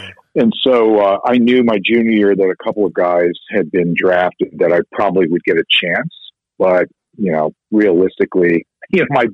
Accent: Chicago, Illinois, United States; And I'm from Chicago and a big Bears fan

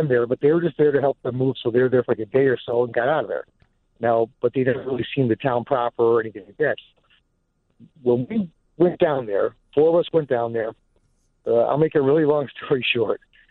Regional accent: Chicago, Illinois, United States; Friends of mine, we're all from the South Side of Chicago, and a bunch of our fathers were policemen

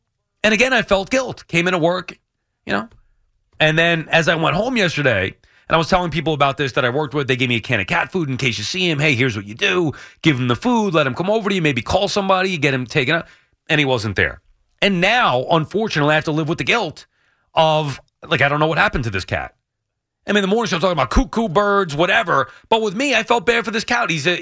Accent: Long Island, New York, United States; I'm like, well, yeah, I'm from Long Island.

